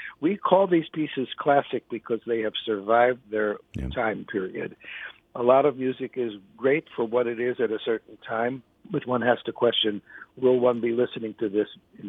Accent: Chicago, Illinois, United States; Yeah, my father was a string bass player. Mm. I grew up in Chicago, and he was in the Chicago Symphony Orchestra

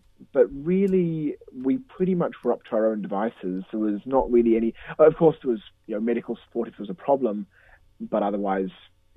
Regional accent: Sydney, New South Wales, Australia; now in Hong Kong; Because growing up in Sydney and living in Hong Kong, it doesn't snow here.

